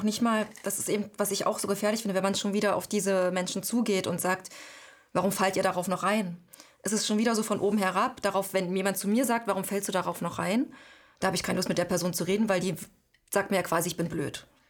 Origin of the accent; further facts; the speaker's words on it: Halle, Saxony-Anhalt, Germany; als ich in meiner Jugend gab es in Halle ziemlich viele Neonazis.